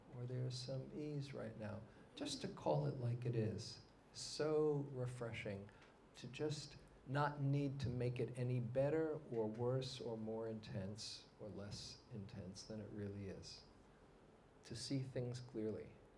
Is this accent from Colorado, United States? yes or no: no; New York City, New York, United States; I grew up in New York City, where people often live in superlatives.